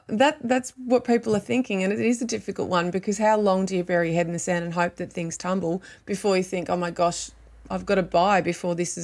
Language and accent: English; Victoria, Australia; to not talk too much about Melbourne on this show, but it's because it's my home state and I'm all over it.